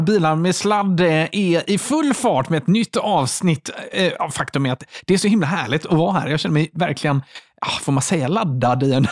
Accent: Gothenburg, Västra Götaland County, Sweden; Det ligger liksom i mitt göteborgska DNA då, antar jag.

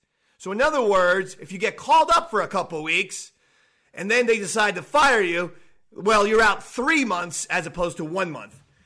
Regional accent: New Jersey, United States; I grew up in New Jersey. I've been a WWE fan since in 1984, okay?

